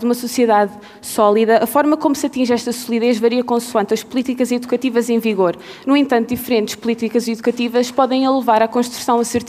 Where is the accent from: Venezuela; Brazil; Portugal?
Portugal; Azores; E viemos dos Açores